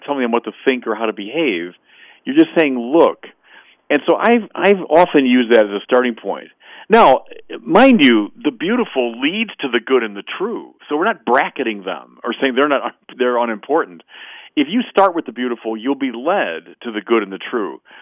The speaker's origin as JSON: {"language": "English", "town": "Chicago", "region": "Illinois", "country": "United States", "tie": "born or raised there", "said": "In fact, just recently I was back in my hometown of Chicago"}